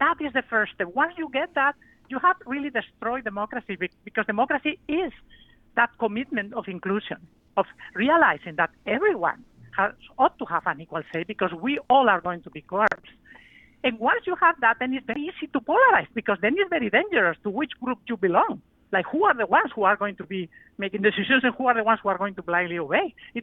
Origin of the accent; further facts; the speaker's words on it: Spain; biographically, democracy is really close to my heart because I grew up under a dictatorship. I'm from Spain